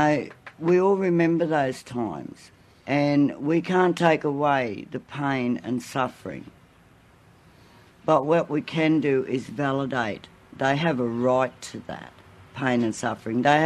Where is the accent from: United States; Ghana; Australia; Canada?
Australia; Gunnedah, New South Wales; babies, from my area